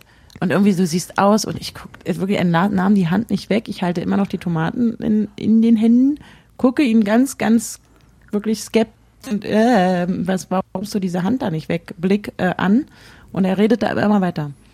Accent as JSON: {"language": "German", "region": "Berlin", "country": "Germany", "said": "ich komme nicht aus Hamburg, sondern aus Berlin."}